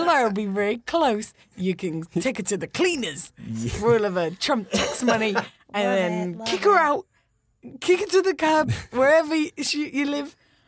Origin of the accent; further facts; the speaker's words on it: England, United Kingdom; I'm English.